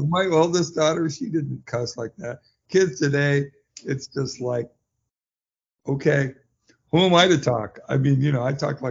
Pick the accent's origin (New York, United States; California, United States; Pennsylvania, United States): California, United States; Santa Monica; also born or lived in Oregon; now in Pasadena, United States; I'm from Southern California. I grew up on the west side, Santa Monica, Culver City, Venice, and then moved away. And I lived in Oregon for about 20 years and moved back to Southern California. So I live in Pasadena